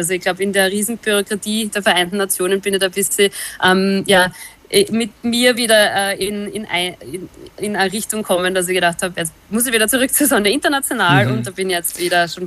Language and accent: German; Austria; bei uns in Österreich